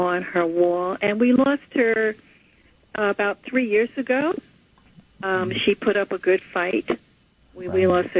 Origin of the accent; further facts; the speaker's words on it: Queens, New York, United States; also born or lived in Fort Monmouth, New Jersey / Bronx / Brooklyn; I was born on an army base, and we moved to the Bronx and Brooklyn and spent my childhood in Springfield Gardens, Queens, and then back to the People's Republic of Brooklyn, where I stayed.